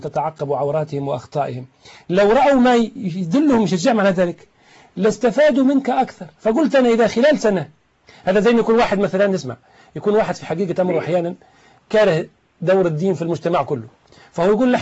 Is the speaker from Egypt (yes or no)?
no; Tunisia; أنا تونسي، والله ما عرفت في تونس أحدا يكفر الإمام علي.